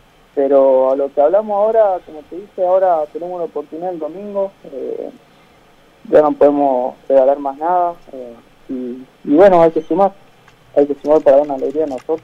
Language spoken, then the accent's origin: Spanish; Jujuy, Argentina; salimos de acá, somos de acá de Jujuy